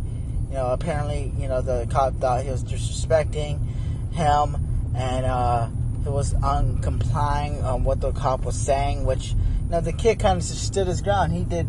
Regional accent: Arizona, United States; Hit Arizona, you know, so I'm from Arizona, so I gotta hit home.

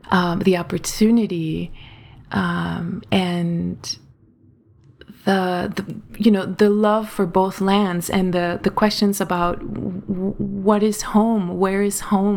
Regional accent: Ciudad Juarez, Chihuahua, Mexico; now in United States; I have a green card now, and in 2018 I was able to go back to Ciudad Juarez, to my hometown.

